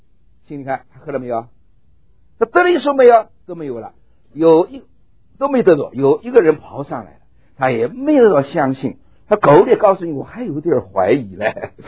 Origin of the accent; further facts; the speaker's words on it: China; 我们中国人发悔改两个字啊，很麻烦。中国是个古老的民族